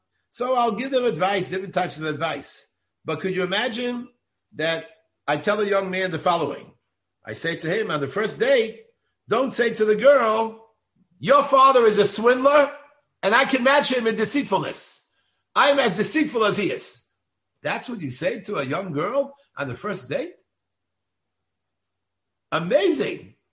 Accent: New York City, New York, United States; I remember I grew up in New York City, and so often I had to wait for the bus

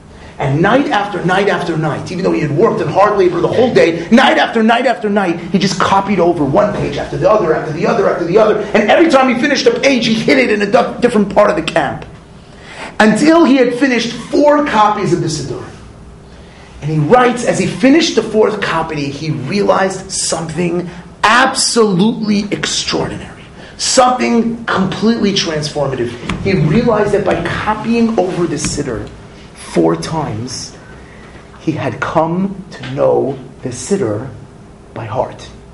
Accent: Los Angeles, California, United States; now in New Jersey, United States; Also, I grew up in Los Angeles, and I live in New Jersey.

